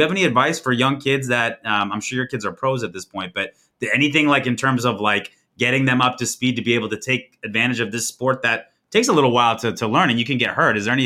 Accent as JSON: {"language": "English", "region": "West Coast", "country": "United States", "tie": "born or raised there", "lives_now": "Florida, United States", "said": "So when I grew up in the West Coast of the United States, I had a snowboard. I was snowboarding. During the winter, I'd go pretty religiously. I moved to Florida"}